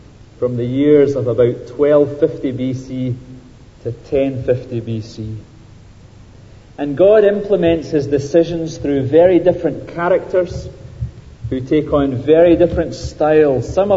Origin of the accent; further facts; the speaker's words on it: Scotland, United Kingdom; When I was a teenager growing up in Ayrshire